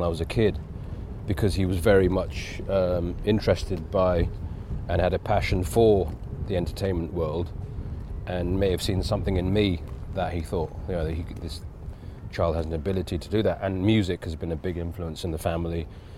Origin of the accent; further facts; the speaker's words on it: England, United Kingdom; even being Indian, but growing up in England, I was living two worlds at the same time. So I had the Indian culture and the British culture